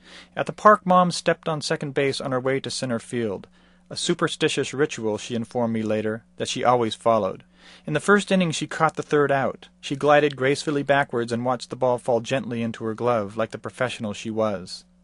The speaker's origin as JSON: {"language": "English", "town": "Lompoc", "region": "California", "country": "United States", "tie": "born or raised there", "said": "In the summer of 1963, my hometown, Lompoc, California, held a Powder Puff baseball game."}